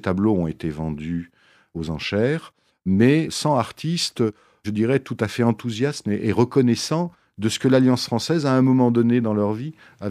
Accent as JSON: {"language": "French", "region": "Grand Est", "country": "France", "tie": "born there", "said": "Je suis né en Lorraine. Je suis né en Lorraine."}